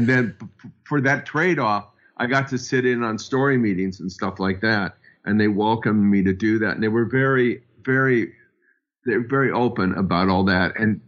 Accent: Studio City, California, United States; And I'm a guy from Studio City.

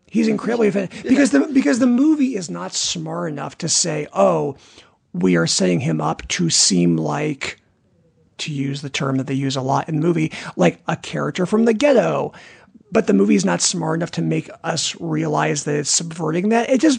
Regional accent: Illinois, United States; Because Will and I grew up in Illinois, I always bond with other people from Illinois about pork bellies, because when you grow up in Illinois, you hear about pork bellies a lot.

